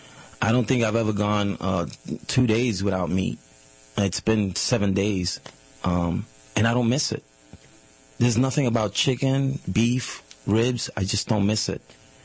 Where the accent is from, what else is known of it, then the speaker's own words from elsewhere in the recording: Staten Island, New York, United States; All right … I'm from Staten Island, New York.